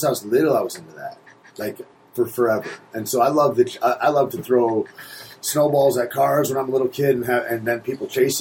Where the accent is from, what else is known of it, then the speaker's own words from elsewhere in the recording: Michigan, United States; Michigan's kind of a poor place it's like maybe the second or third poorest place in the world. I think my hometown was up to like 24% unemployment a couple years ago.